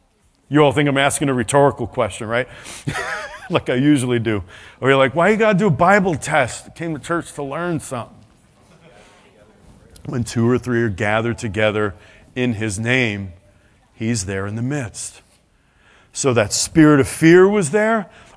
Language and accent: English; England, United Kingdom; Now, I am an Englishman, and I'm glad that our symbol is the lion.